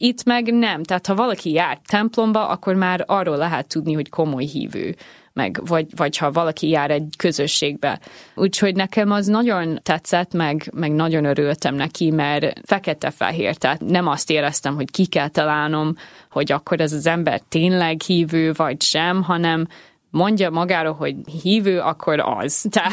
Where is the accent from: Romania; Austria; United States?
United States; Hungarian is a second language; now in Hungary; én egy olyan részen nőttem fel Amerikában, ahol mindenki kereszténynek mondana magát, de igazából ez csak a kultúrához tartozik